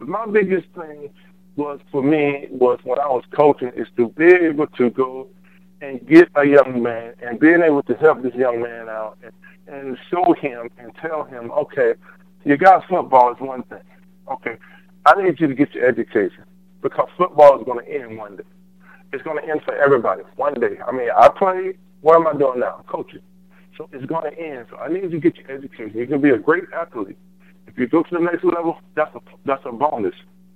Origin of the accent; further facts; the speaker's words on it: South Carolina, United States; because my home state, South Carolina, put me in Hall of Fame, and I only played 1 year of high school football in South Carolina.